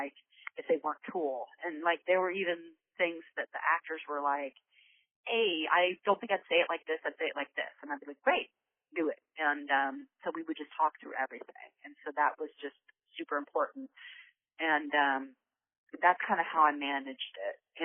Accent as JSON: {"language": "English", "town": "Houston", "region": "Texas", "country": "United States", "tie": "born or raised there", "said": "You know, I grew up in Houston, which is a very mixed community, you know what I mean?"}